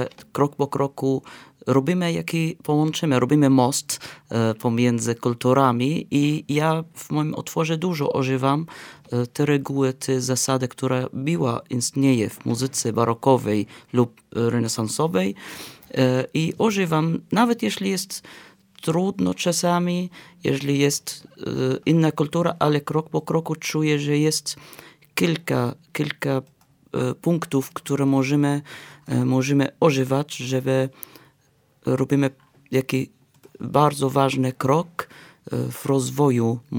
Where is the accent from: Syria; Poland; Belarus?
Syria; Damascus, Damascus Governorate; Polish is a second language; mamy też tradycję, że spacerujemy przez wszyscy kościoły tam u nas w Damaszku.